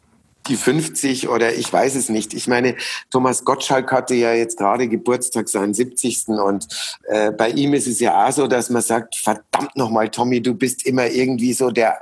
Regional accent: Munich, Bavaria, Germany; in München erleben, in meiner Heimatstadt

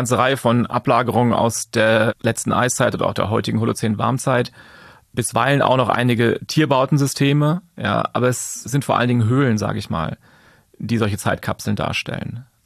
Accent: Frankfurt am Main, Hesse, Germany; Ich komme aus Frankfurt am Main, von daher ist der Taunus nicht weit weg.

